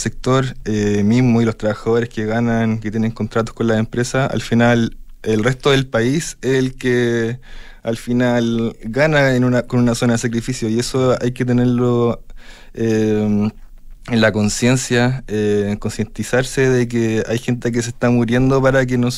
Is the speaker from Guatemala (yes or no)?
no; Talca, Maule, Chile; also born or lived in Santiago; yo, que soy de Talca, todo esto, que estudié en Santiago